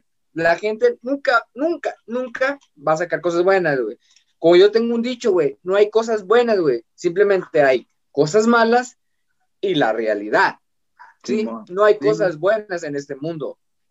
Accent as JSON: {"language": "Spanish", "country": "Mexico", "tie": "born there", "said": "Nací aquí en México, mis padres son mexicanos, lo que quieras, güey."}